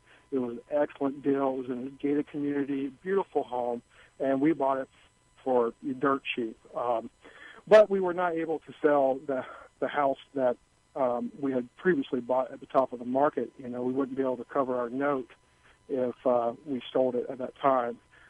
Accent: Florida, United States; I'm from Florida, and I had an opportunity where I went out to Portland, Oregon

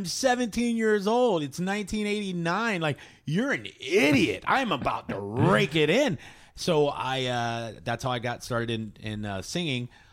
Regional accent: Seminole Heights, Florida, United States; I grew up in Seminole Heights, and they would come over and like … do some Pryor.

